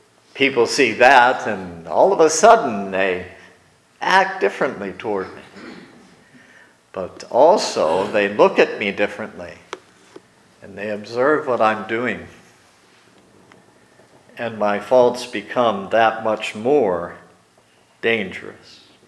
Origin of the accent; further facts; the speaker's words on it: Erie, Pennsylvania, United States; If I were still living in my hometown of Erie, I'd be right in the middle of it.